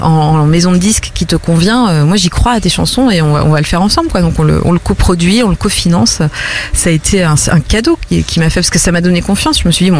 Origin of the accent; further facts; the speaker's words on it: Nantes, Pays de la Loire, France; born there; En plus, moi, je suis née à Nantes, vraiment.